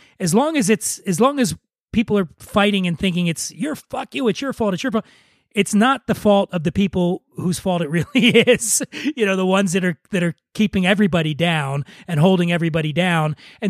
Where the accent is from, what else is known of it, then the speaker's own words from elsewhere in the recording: Philadelphia, Pennsylvania, United States; I grew up poor in Philadelphia, which was a very racially polarized city when I was coming up, for sure.